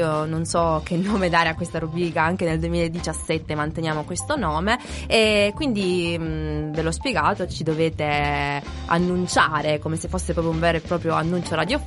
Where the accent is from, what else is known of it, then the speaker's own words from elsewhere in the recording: Apulia, Italy; sono pugliese